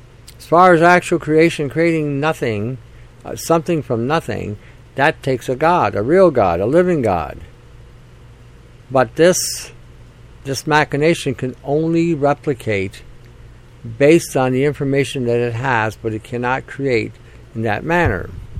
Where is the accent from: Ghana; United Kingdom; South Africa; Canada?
Canada; It doesn't seem a little odd to you as a Canadian that all of a sudden, in the last year and a half, our premiers have lost their fucking mind